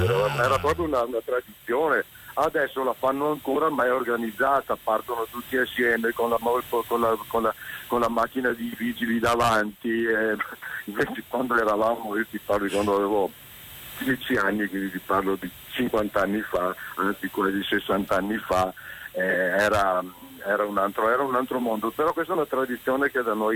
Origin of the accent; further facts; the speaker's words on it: Veneto, Italy; sapete che io sono veneto, vivo a Vittorio Veneto